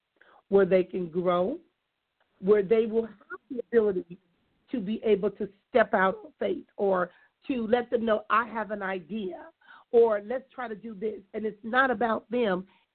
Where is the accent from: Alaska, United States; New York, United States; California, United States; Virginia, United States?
California, United States; Compton; I tell them … from Compton.